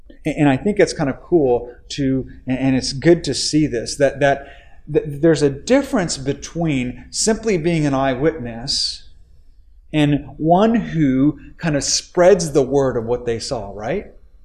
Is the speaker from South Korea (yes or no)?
no; Japan; how it just is like a taste of home for me because I grew up in Japan